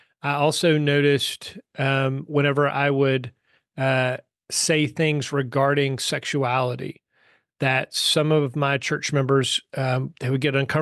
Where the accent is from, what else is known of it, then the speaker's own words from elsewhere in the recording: Texas, United States; So as a Texan, I'd been saying Brazos.